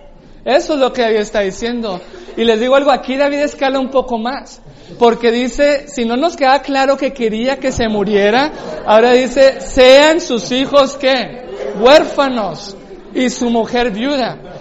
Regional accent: Mexico; yo digo así como mexicano.

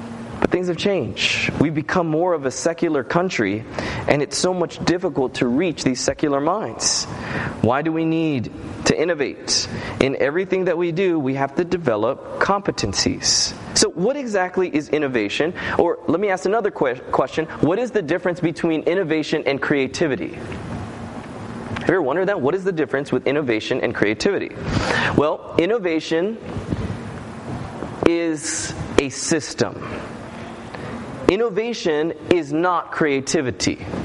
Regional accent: Loma Linda, California, United States; I'm from Loma Linda.

